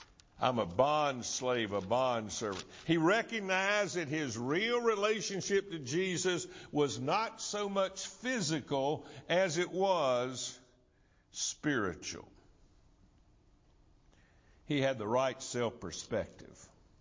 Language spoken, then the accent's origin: English; Thomasville, United States; Now, I was raised in Thomasville and down on good old West Green Street.